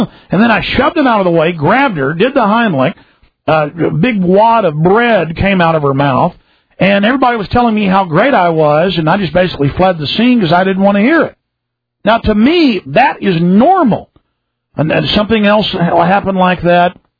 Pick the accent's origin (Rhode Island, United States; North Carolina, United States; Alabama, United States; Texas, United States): Texas, United States; Dallas; now in Austin, United States; I can't believe how sweet and nice Austin is compared to growing up in Dallas.